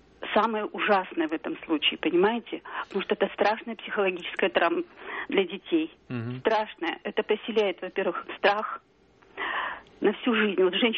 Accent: Omsk, Omsk Oblast, Russia; я из Омска.

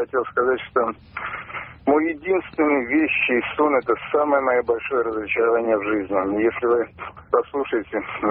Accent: Tolyatti, Samara Oblast, Russia; я из Тольятти.

